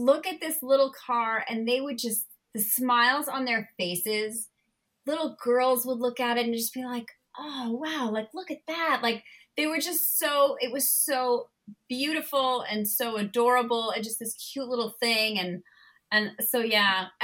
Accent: Burbank, California, United States; And now, I grew up in Burbank, and I went to high school in Burbank.

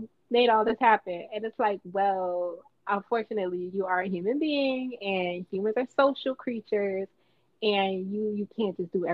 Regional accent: New York City, New York, United States; where I grew up at in Coney Island.

